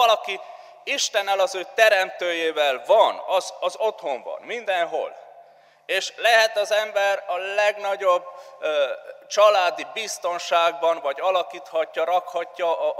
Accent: Transylvania, Romania; also born or lived in South Africa; Nem olyan rég Erdélyben jártam, ahonnan származok

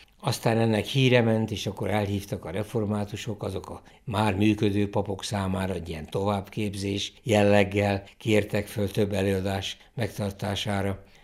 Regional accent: Eger, Heves, Hungary; ahogy a római katolikus egerben, ahol felnőttem, megszoktuk, hogy dicsértessék a Jézus Krisztus.

